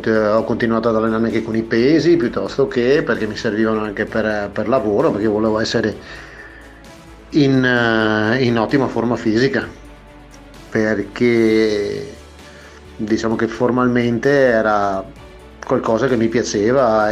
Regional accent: Padua, Veneto, Italy; Diciamo che sono nato proprio a Padova, ma proprio nel centro di Padova, che forse più centro non si può, perché sono nato proprio dietro alla vecchia fiera e dietro all'ex mercato ortofrutticolo di Padova

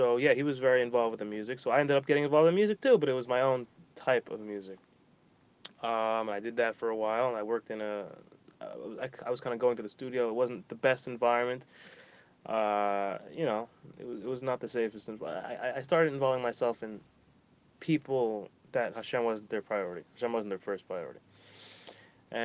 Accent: Boca Raton, Florida, United States; also born or lived in Miami, Florida; I was born in Miami, Florida, originally, and I'm

